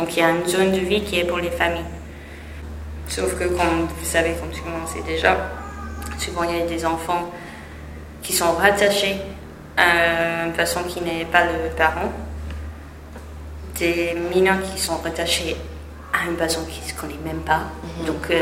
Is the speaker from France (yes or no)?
no; United Kingdom; Vous êtes d'où? Je suis britannique.